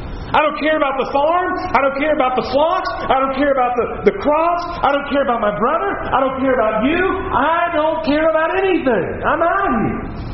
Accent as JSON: {"language": "English", "region": "Tennessee", "country": "United States", "said": "In my home state of Tennessee, we have hills."}